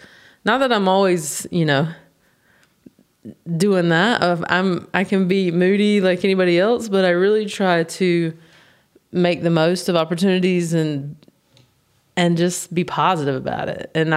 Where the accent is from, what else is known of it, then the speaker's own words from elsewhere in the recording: United States; I'm from the States.